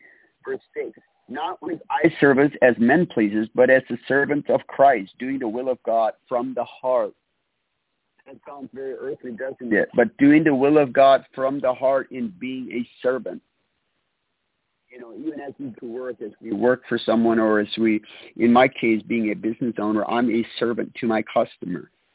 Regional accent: Wisconsin, United States; I'm from Wisconsin doing the daily inspiration here

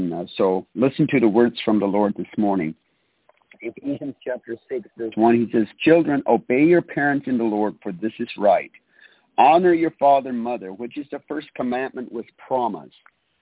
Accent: Wisconsin, United States; I'm from Wisconsin doing the daily inspiration here

